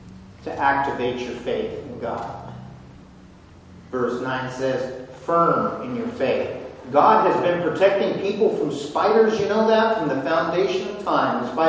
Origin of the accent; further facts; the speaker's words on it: United States; Okay, I'm from Washington. That doesn't happen at my house.